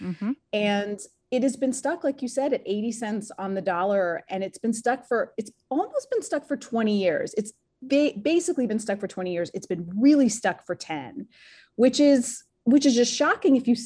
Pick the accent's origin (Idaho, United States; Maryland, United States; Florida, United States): Idaho, United States; I was on a T-ball team when I was growing up in Idaho.